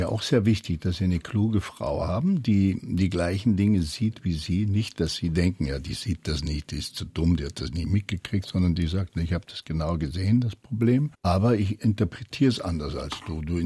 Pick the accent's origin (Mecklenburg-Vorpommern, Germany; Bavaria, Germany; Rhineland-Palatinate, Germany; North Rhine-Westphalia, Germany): Bavaria, Germany; accent: Bavarian; man hat mir geraten, das zu tun wegen meinem bayerischen Akzent